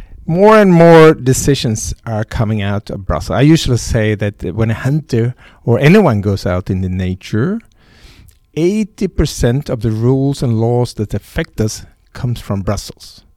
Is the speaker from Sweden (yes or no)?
yes; Sweden; Sweden is my home country. I used to be the president of the Swedish Hunting Association, keen hunter, five dogs, family, live on the countryside, more or less.